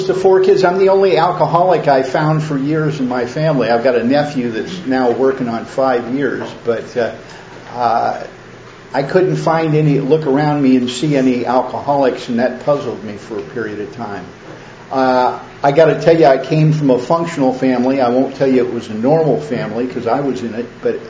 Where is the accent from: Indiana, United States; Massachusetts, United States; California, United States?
Indiana, United States; Indianapolis; The first time I've been here, I'm from Indianapolis.